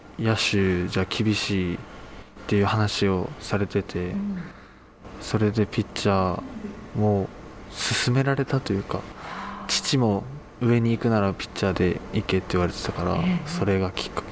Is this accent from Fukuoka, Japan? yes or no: yes; Fukuoka, Japan; 出身は福岡です。